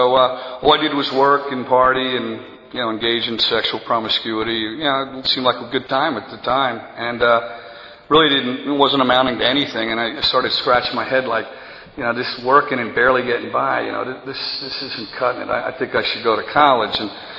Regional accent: New York, United States; You know, I grew up in Long Island. My parents were great.

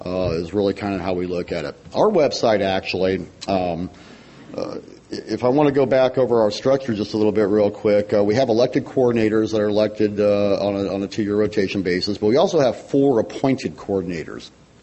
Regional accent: Mesa, Arizona, United States; alcoholic. I'm from Mesa, Arizona.

